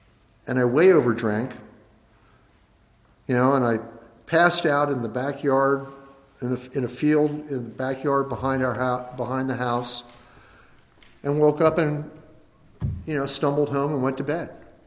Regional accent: Delaware, United States; grew up in a small town on the East Coast in the state of Delaware. Everything's small in Delaware. My hometown was 2,500 people. And we lived right on the river.

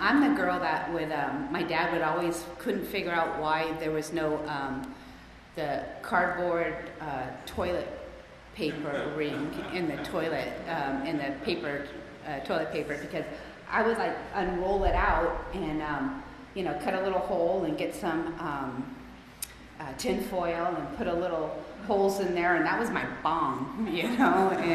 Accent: Costa Mesa, California, United States; I grew up in Costa Mesa, went to Newport Harbor High

